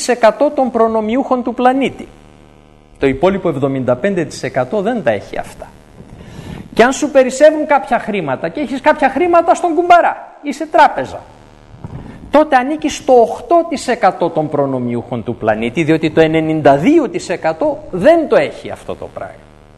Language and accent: Greek; Greece; έχουμε ως Έλληνες στην κρίνια